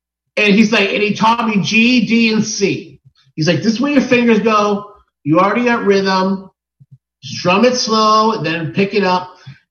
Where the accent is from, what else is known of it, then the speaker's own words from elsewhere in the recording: Brockton, Massachusetts, United States; now in Arizona, United States; No, I grew up in Massachusetts, Brockton, Mass.